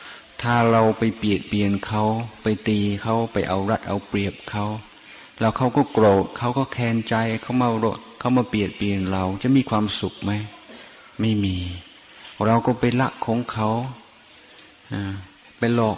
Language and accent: Thai; Isan, Thailand; เราเกิดเป็นคนอีสานเกิดเป็นคนไทยเราเป็นชาวพุทธ